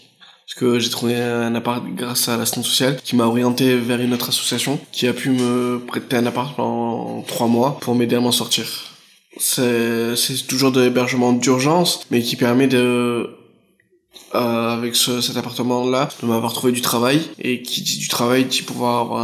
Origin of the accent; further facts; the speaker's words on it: Marseille, Provence-Alpes-Côte d'Azur, France; j'ai 21 ans, je viens de Marseille.